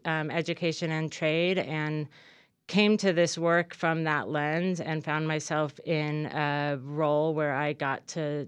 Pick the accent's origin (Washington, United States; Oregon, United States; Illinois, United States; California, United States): Oregon, United States; Well, I grew up in Southern Oregon. I went to school here in Ashland